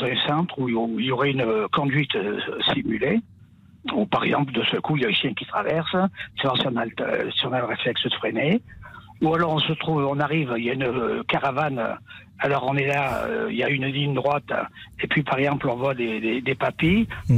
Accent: Provence-Alpes-Côte d'Azur, France; now in Lyon, France; Moi j'habite Lyon depuis fort longtemps, c'est déjà presque 60 ans, et je suis des Hautes-Alpes.

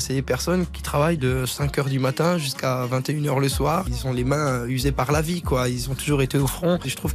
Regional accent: Grand Est, France; on vient d'Alsace, on vient d'un petit village.

